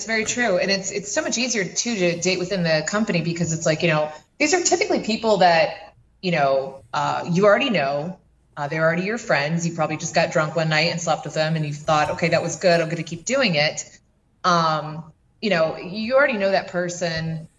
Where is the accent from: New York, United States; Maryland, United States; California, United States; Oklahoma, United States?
New York, United States; Buffalo; I'm originally from Buffalo, which is probably why I don't sound like I'm, you know, from the South.